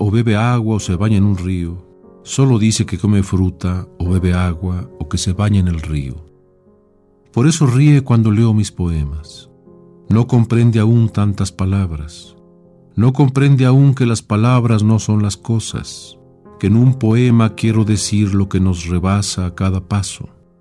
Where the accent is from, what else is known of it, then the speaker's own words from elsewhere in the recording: Hidalgo del Parral, Chihuahua, Mexico; mi tierra natal, Chihuahua, Parral específicamente